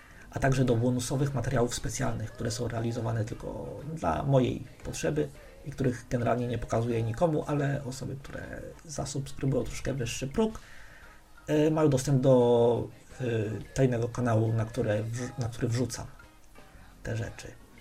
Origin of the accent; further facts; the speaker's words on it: Podlaskie Voivodeship, Poland; urodziłem się na Podlasiu. Całe życie mieszkałem i teraz też mieszkam na Podlasiu i jestem z Podlasia i mam związane z tym kulturowe przywileje